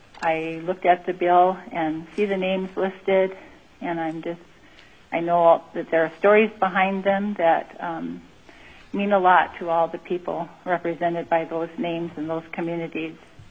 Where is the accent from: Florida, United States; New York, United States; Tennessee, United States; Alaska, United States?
Alaska, United States; Sitka; now in Petersburg, United States; I'm from Sitka. That's where I live. But now my hometown is Petersburg.